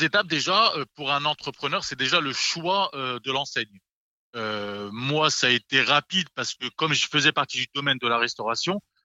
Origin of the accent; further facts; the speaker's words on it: south-east France, France; born there; je voulais rester sur la région sud-est, hein, c'est ma région natale.